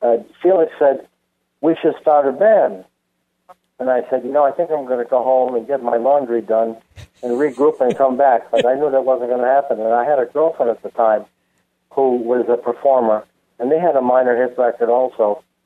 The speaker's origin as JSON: {"language": "English", "town": "Rochester", "region": "New York", "country": "United States", "tie": "born or raised there", "also_born_or_lived": "Ottawa, Canada", "said": "Well, I grew up in Rochester, New York. Born in Ottawa, Canada, but I grew up in Rochester, New York."}